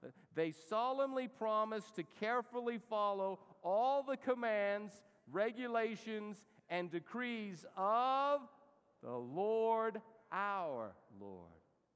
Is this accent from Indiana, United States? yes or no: no; Albuquerque, New Mexico, United States; you know, I'm from Albuquerque, and so I know Albuquerque.